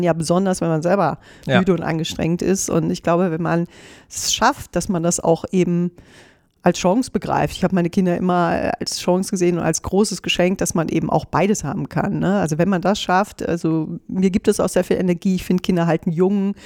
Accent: North Rhine-Westphalia, Germany; now in Berlin, Germany; ich komme aus dem Rheinland, keine Eltern, die mich hier stabil unterstützen konnten

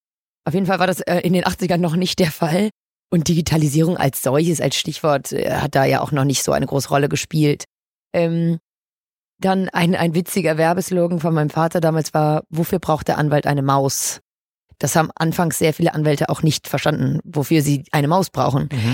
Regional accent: Hamburg, Germany; born there; Ich bin 25, gebürtige Hamburgerin und vom Hintergrund eigentlich Betriebswirtin.

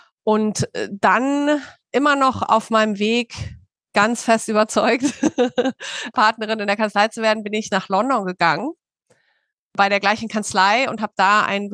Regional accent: Berlin, Germany; ich bin ja Berlinerin und in Berlin ist es überhaupt nicht cool, Anwältin zu sein.

